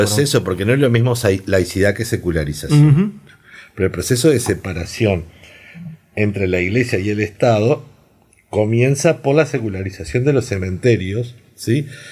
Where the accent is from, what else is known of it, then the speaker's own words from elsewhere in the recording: Uruguay; esa configuración cultural que a nosotros nos parece tan obvia y evidente como uruguayos